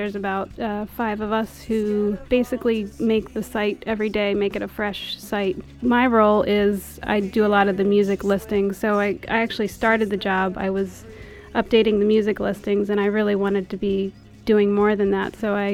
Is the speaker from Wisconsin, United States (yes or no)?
no; Pennsylvania, United States; When I came here, I'm from Pennsylvania, I'm from a rural town, and we didn't really have much of a music scene.